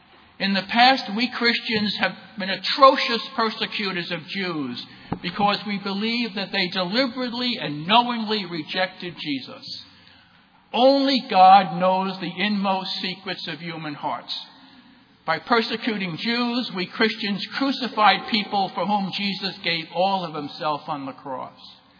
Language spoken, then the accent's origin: English; Brooklyn, New York, United States; born there; My birth in Brooklyn, New York was not a fact, it was an event. That I was born in Brooklyn is a fact now and always.